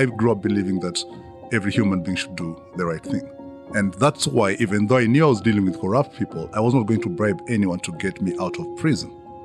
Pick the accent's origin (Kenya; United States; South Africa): Kenya; born there; Yeah, I was born in Kenya 48 years ago.